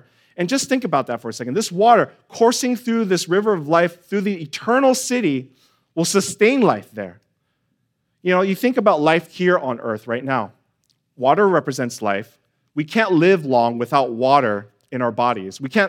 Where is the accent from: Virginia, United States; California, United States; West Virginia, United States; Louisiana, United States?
California, United States; Sacramento; I know in my family, growing up in Sacramento, we had an orange tree, we had a peach tree, and a lemon tree.